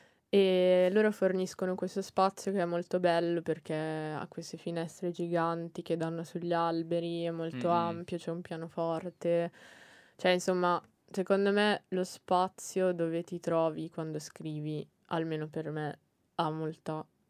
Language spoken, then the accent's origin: Italian; Desenzano del Garda, Lombardy, Italy; Ma anche perché io vengo dal lago di Garda.